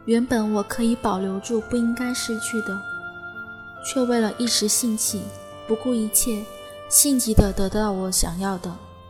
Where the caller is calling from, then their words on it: Haikou, Hainan, China; 我是来自海南海口的